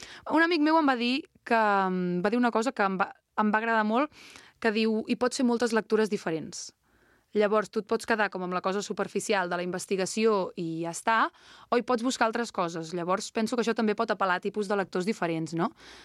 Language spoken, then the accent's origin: Catalan; Sant Llorenç del Penedès, Catalonia, Spain; un dels agraïments és el meu poble Llorenç del Penedès, perquè som així també, ja ho sabem.